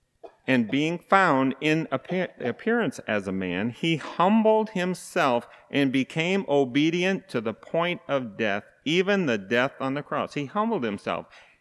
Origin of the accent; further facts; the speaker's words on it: East St. Louis, Illinois, United States; born there; Now, I was born in East St. Louis, Illinois, and I loved Motown music when I was growing up.